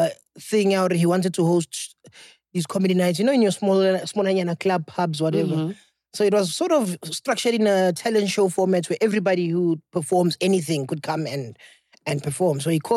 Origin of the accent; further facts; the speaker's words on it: Secunda, Mpumalanga, South Africa; I'm from Secunda, I'd like to do stand-up comedy.